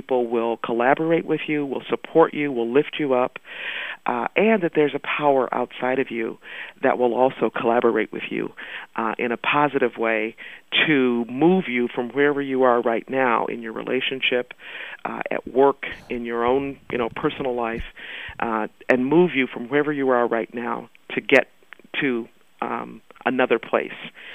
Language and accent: English; Mississippi, United States; I was born in Mississippi, in what I thought was an all-black town, and I didn't realize that, I didn't know what the word segregation meant.